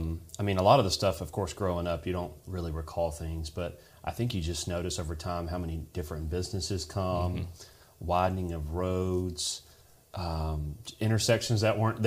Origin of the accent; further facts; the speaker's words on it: Walls, Mississippi, United States; also born or lived in South Haven; I was born in South Haven here, and I've lived in DeSoto County my entire life, and for the most of my childhood, I lived on the complete west side of the county in Walls, and now I live on the opposite side of Olive Branch.